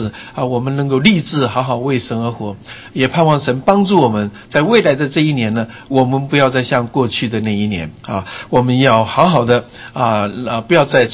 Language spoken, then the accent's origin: Chinese; Taiwan; 我们台湾人我们很喜欢说应该好好检讨